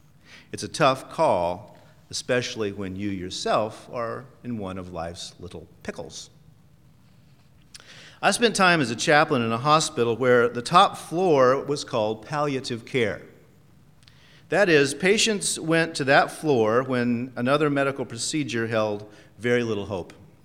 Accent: United States; I am an American through and through.

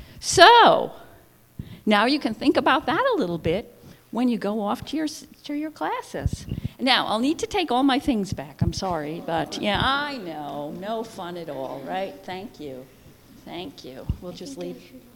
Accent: New York, United States; Now, I grew up in New York, so where do you think people gather? Yankees, right? Yankees and the Mets. But I grew up in the 50s, and I was a Dodger fan.

